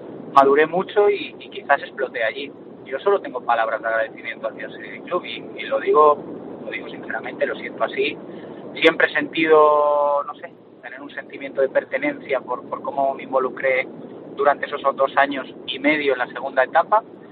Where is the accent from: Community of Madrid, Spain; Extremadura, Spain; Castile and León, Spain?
Castile and León, Spain; Ponferrada; Yo obviamente soy de Ponferrada